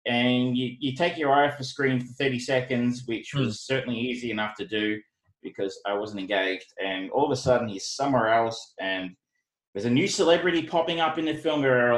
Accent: Geelong, Victoria, Australia; I grew up in Geelong, where the word fuck is punctuation.

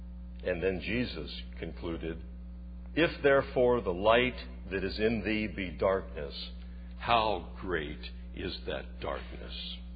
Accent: Cincinnati, Ohio, United States; When I was in high school, I grew up in Cincinnati, Ohio.

